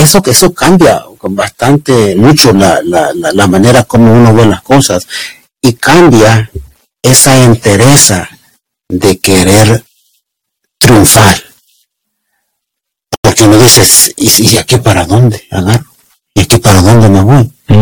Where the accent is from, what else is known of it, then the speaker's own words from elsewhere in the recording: El Salvador; moved away; yo salí jovencito de El Salvador, jovencito, uh-huh, y te traía esos sueños y todo eso